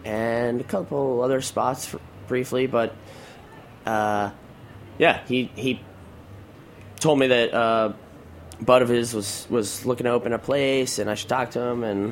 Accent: Nogales, Arizona, United States; I am from Nogales, Arizona. Yeah, it's actually on the Mexican border.

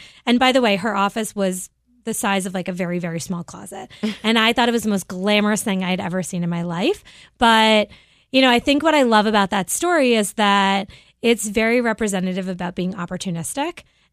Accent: Cape Cod, Massachusetts, United States; but I grew up on Cape Cod and my dad was a doctor and all of the professionals we were surrounded with were doctors and lawyers.

